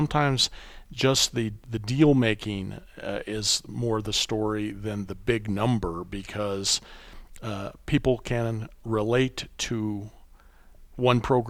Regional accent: Colorado, United States; I grew up in Colorado, so I know a fair amount about that state

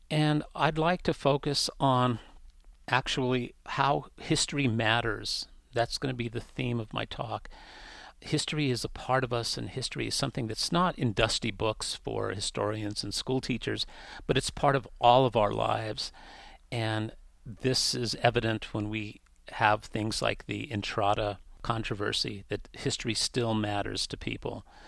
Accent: Santa Fe, New Mexico, United States; I wrote a book about growing up in Santa Fe and the Fiesta, and it was published by the Museum of New Mexico Press

